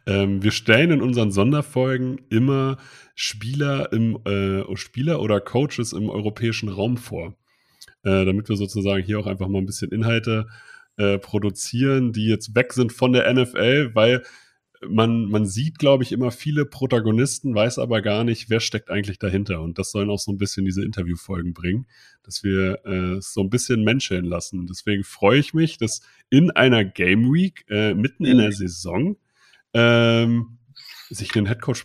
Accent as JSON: {"language": "German", "town": "Hildesheim", "region": "Lower Saxony", "country": "Germany", "said": "Ich komme ja aus Hildesheim und habe in Hildesheim und Braunschweig gespielt."}